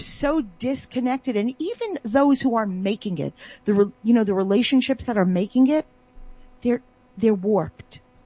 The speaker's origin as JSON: {"language": "English", "country": "South Africa", "said": "I'm so South African."}